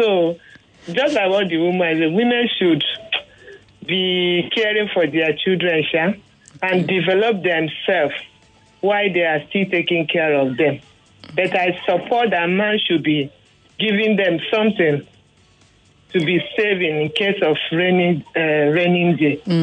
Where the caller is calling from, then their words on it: Alimosho, Lagos, Nigeria; I'm calling from Malimosho.